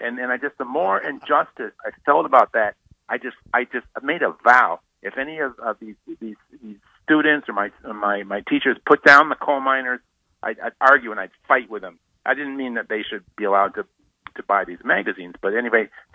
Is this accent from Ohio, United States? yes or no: no; Chicago, Illinois, United States; But I grew up around the Nation of Islam there